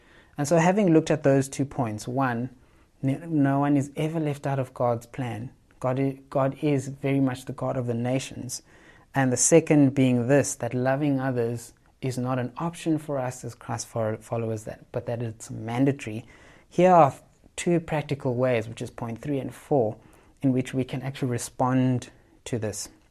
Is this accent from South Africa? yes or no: yes; South Africa; I'm not from South Africa as well. Well, I am from South Africa, but I have this fear.